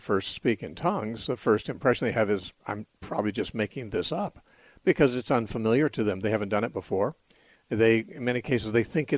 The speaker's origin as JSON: {"language": "English", "region": "California", "country": "United States", "said": "So at least what I would consider as a Californian, what I consider to be near, it may be a half hour, an hour drive from those cities"}